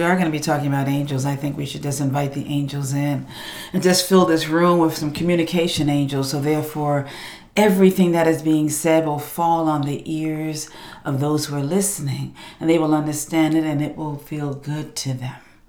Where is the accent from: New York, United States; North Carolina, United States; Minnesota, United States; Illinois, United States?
New York, United States; My background, my family's Jamaican. I'm not Doreen Virtue. My family's Jamaican. I'm from New York.